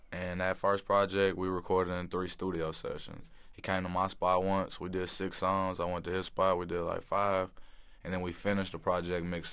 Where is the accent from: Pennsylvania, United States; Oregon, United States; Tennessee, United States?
Tennessee, United States; Nashville; Like, man, I'm thinking about signing this kid from down here from Memphis. And I'm from Nashville.